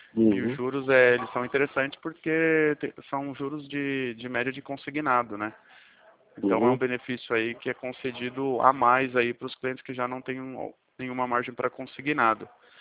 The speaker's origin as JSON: {"language": "Portuguese", "town": "Campo Limpo Paulista", "region": "São Paulo", "country": "Brazil", "said": "Sou aqui de Campo Limpo Paulista."}